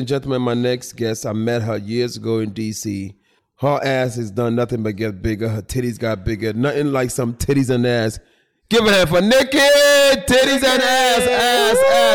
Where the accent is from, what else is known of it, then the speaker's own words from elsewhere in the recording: Philadelphia, Pennsylvania, United States; I was raised in Philly, so I would drive to New York.